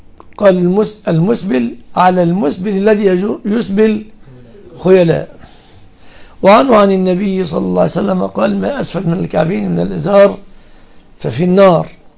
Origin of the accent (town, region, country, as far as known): Egypt